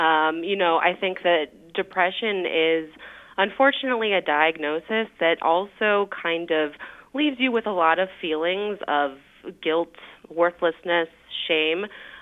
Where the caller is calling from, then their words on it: Chicago, Illinois, United States; I'm calling you from Chicago, where our weather really can impact people who live with depression.